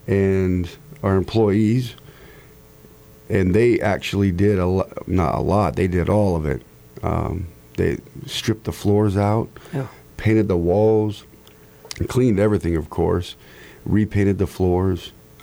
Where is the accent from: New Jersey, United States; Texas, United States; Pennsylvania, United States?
Texas, United States; I'm from Texas, and barbecue is just what we do. It's what we were raised doing, and it's what we love doing